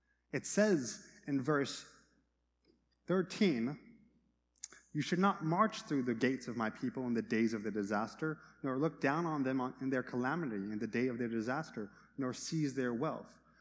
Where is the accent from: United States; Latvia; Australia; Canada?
Canada; I'm Canadian. All I do is say sorry.